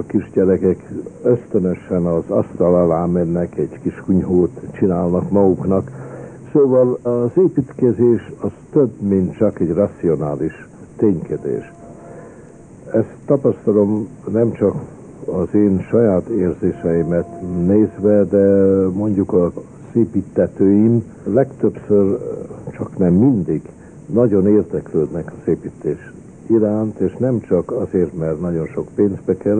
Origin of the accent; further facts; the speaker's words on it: Hungary; mivel Magyarországról jön, és én is Magyarországról jövök